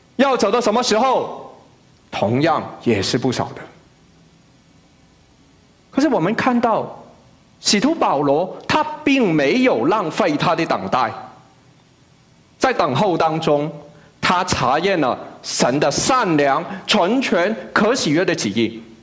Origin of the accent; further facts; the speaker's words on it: Macau; 我们都知道我是在澳门长大的，住了十几年